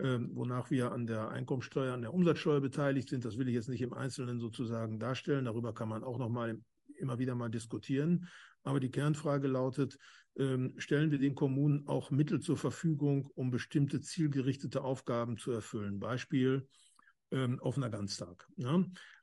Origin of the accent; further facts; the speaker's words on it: North Rhine-Westphalia, Germany; Ich komme aus Nordrhein-Westfalen, ich kann davon ein Lied singen.